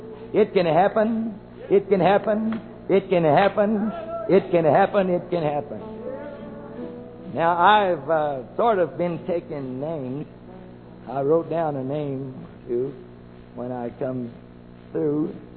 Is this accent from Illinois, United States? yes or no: no; Arkansas, United States; I'm what they call a home person. I'm from Arkansas. I'm one of you. I like Arkansas.